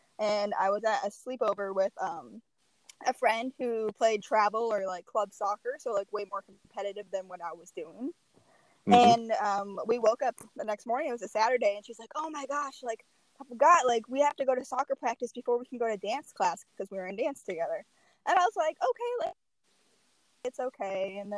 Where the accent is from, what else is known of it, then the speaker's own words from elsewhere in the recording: Rochester, New York, United States; Yeah. So I am born and raised in Rochester, New York.